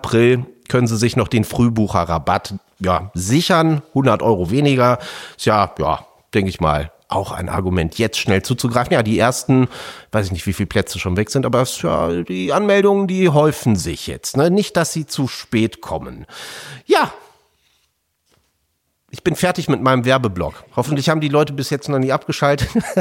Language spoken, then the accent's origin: German; Stralsund, Mecklenburg-Vorpommern, Germany; Meine Heimatstadt Stralsund